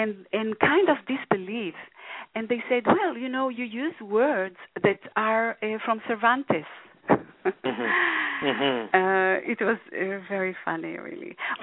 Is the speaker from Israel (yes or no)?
yes; Israel; I grew up in Israel